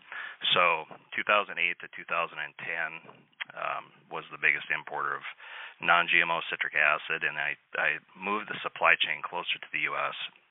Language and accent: English; North Dakota, United States; My background, I grew up in North Dakota, agricultural background, and attended the University of North Dakota for aviation.